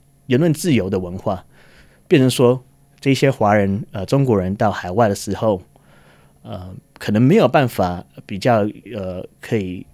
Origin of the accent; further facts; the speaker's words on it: Taiwan; now in Australia; 可我们台湾人爱国的时候被中共的看法就是你就是台独。